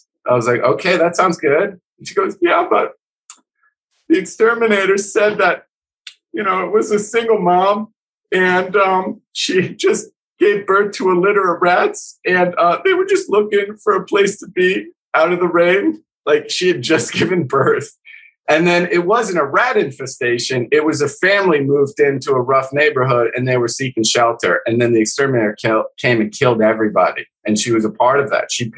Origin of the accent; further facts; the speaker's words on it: New Jersey, United States; I'm from Jersey.